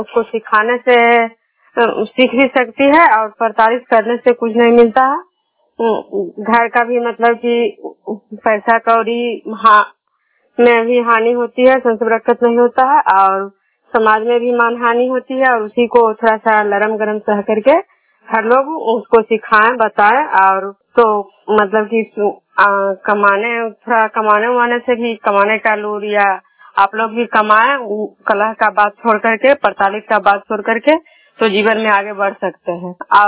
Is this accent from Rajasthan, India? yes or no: no; Bishnupur, Bihar, India; मैं विष्णुपुर ग्राम खजरा पंचायत नालंदा जिला नगरनौसा प्रखंड की निवासी हूँ।